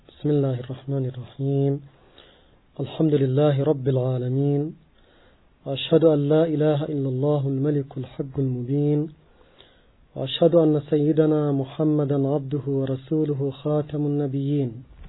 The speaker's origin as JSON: {"language": "Arabic", "country": "Yemen", "said": "كما هو حال الكثير من المشاريع الموجودة في الساحة الإسلامية، ومن ذلك في بلدنا اليمن."}